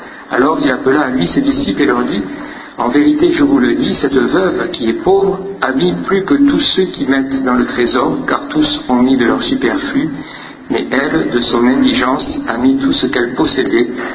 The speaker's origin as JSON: {"language": "French", "country": "France", "said": "Tiens, peut-être vous avez reconnu que mon accent m'a trahi. Je suis de la France."}